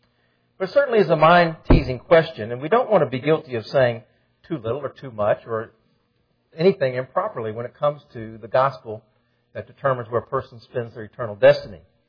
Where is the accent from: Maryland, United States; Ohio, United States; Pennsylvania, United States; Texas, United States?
Maryland, United States; I grew up in Maryland.